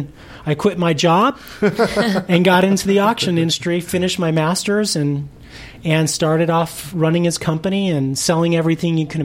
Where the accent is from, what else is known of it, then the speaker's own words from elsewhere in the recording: Los Angeles, California, United States; I was born in Los Angeles, uh-huh. And then my parents lived in Van Nuys, so